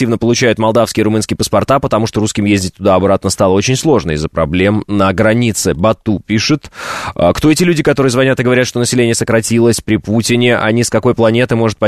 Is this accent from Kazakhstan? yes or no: yes; Kazakhstan; now in Russia; Я сам из Средней Азии, если можно так выразиться. Мы с родителями переехали в 98-м году из Казахстана в Оренбургскую область.